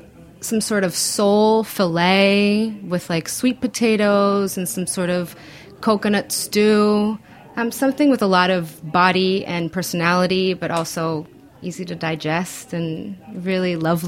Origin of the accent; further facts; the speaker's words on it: Caracas, Capital District, Venezuela; I'm from Caracas. I'm from the capital.